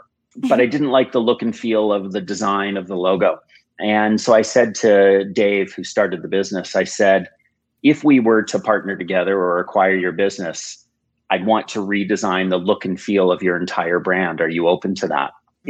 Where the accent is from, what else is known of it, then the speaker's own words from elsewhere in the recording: United States; born there; I want to expand out of Vancouver where I started the business. I was born in the United States. I wanted to expand into the United States.